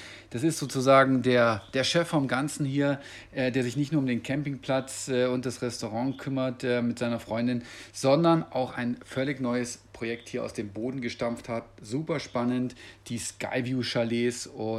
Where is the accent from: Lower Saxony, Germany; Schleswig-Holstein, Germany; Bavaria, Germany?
Bavaria, Germany; Munich; in meiner Heimatstadt in München